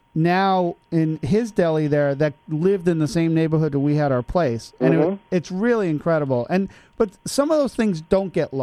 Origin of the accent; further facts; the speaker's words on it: Bronx, New York, United States; Like, I grew up in the Bronx in the Morris Park section, not too